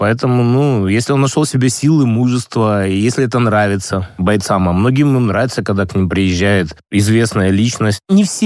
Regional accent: Sevastopol, Ukraine; поскольку я из Севастополя, 3 года проработал в Севастополе, семья моя живет в Севастополе, и сам я периодически, когда выезжал с новых территорий, время проводил в Севастополе

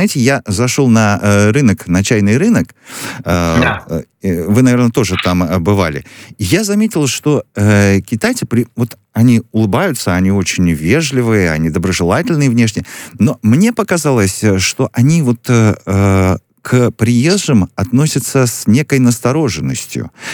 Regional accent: Russia; когда я говорил, что я из России, что мы вот прилетели из Москвы, я всегда встречал очень позитивные отношения

